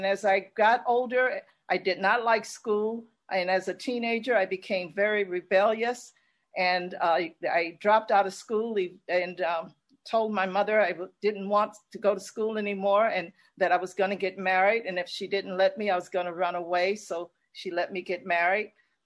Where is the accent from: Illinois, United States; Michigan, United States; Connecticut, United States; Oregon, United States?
Illinois, United States; Chicago; born there; I'm an only child. I was born in Chicago to two people who, it was a very, very confusing household.